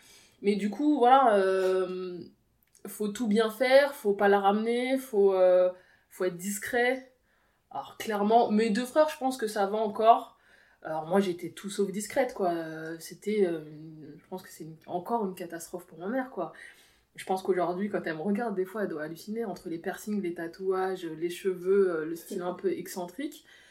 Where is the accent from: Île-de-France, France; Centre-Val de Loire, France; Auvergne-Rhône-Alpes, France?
Île-de-France, France; Versailles; born there; je suis née à Versailles